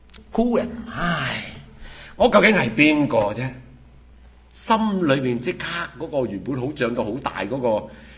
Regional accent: Canada; 我是加拿大人，我使乜要你哥斯达黎加嗰个居留？

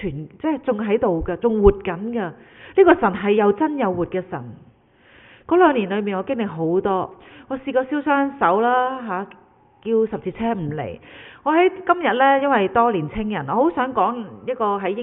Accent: Hong Kong; 咁多即係外國人，淨係得我一個香港人

